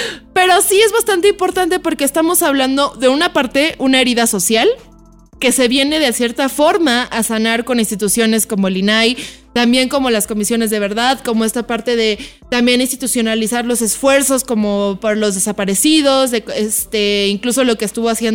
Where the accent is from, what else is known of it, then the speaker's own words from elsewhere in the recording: Mexico; estas heridas también que tenemos como mexicanos